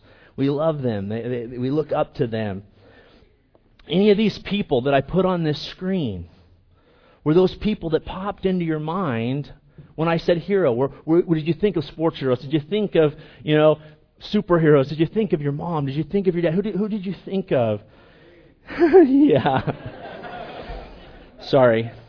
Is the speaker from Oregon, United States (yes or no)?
yes; Eugene, Oregon, United States; But, sorry, I grew up in Eugene, all right?